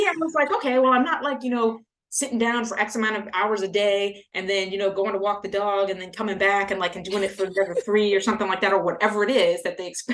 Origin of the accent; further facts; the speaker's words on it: Louisiana, United States; I grew up in Louisiana, but I grew up in mostly in predominantly white spaces. And I'm one of 10 siblings.